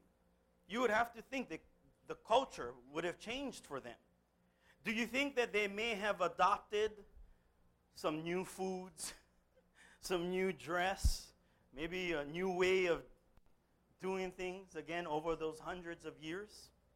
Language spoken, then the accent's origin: English; Hawaii, United States; I was born in Hawaii and raised in a time where I remember the plantation.